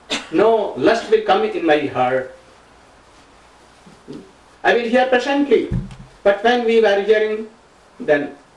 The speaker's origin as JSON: {"language": "English", "country": "India", "said": "I came from India."}